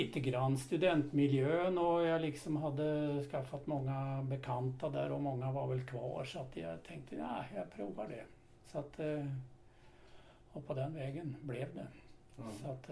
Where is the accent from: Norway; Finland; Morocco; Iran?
Norway; moved away as an adult; now in Sweden; jag är född och uppvuxen i Norge. Och vid den 19-20 års ålder så flyttade till Sverige, började studera. Studerade till kemiingenjör.